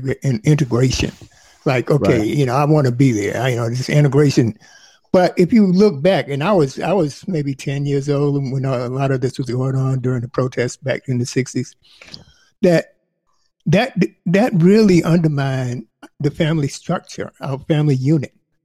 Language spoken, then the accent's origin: English; North Carolina, United States; I'm from North Carolina too. So Eastern North Carolina.